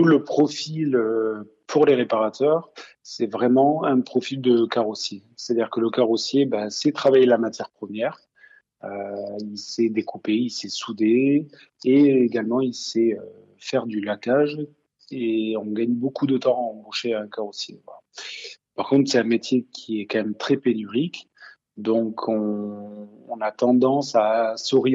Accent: Toulouse, Occitanie, France; Et puis quand on est Toulousain

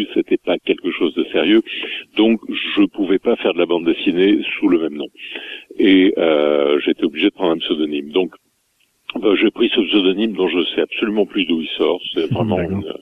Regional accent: Madagascar; also born or lived in Mâcon, France; m'a fait un choc après une enfance malgache.

